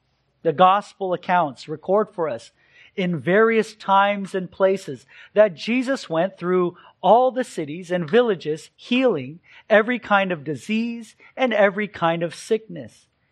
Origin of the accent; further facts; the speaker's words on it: Sunnyvale, California, United States; It's because I grew up in the South Bay. And whenever I'm asked specifically where, I'll say Sunnyvale, Cupertino.